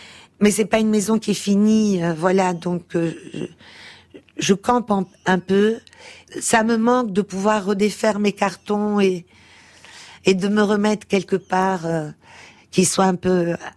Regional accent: Portugal; À mon enfance, au Portugal, à ma mère.

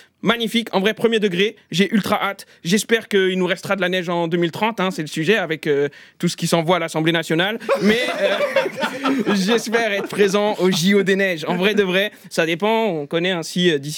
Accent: Saint-Denis, Île-de-France, France; Je suis de Saint-Denis.

